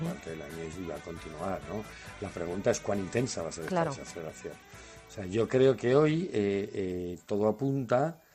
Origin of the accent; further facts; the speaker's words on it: Spain; Como españoles